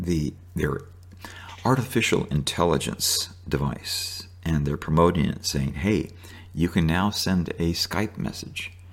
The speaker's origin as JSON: {"language": "English", "country": "United States", "tie": "born there", "said": "I have no shame for being an American, for living here."}